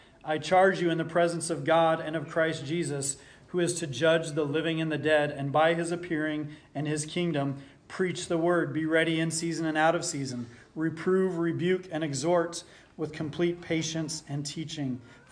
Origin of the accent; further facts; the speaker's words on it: Los Alamos, New Mexico, United States; they asked where I was from, and I said I was originally from Los Alamos, New Mexico